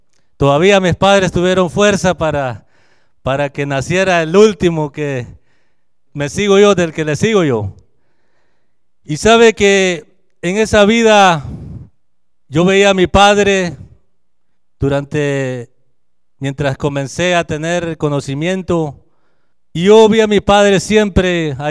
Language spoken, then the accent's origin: Spanish; San Marcos, Guatemala; yo crecí frontera con México, en Guatemala, ahí está el río Suchate que nos divide.